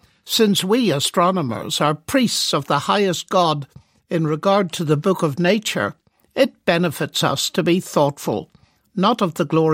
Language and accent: English; Armagh, Northern Ireland, United Kingdom; director of the observatory in my hometown, Armagh. As schoolboy at the time